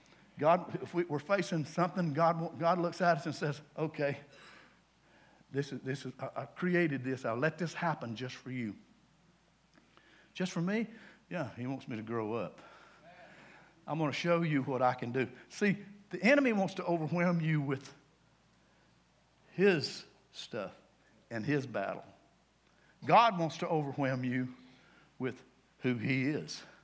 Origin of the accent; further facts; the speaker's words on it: the South, United States; when I grew up in the South, and I'm still in the South, probably never going to leave the South